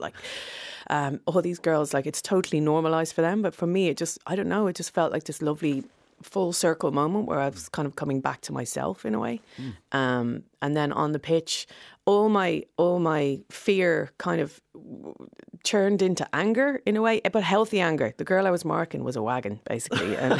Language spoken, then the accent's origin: English; Dublin, Leinster, Ireland; the kind of closer I get to the person I was when I grew up in Dublin.